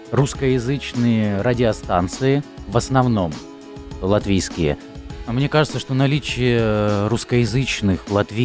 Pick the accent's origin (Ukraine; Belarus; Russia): Russia; Petrozavodsk, Republic of Karelia; moved away as an adult; now in Latvia; Приехал в Латвию 14 лет назад. А приехал я из Петрозаводска, это город столица Карелии.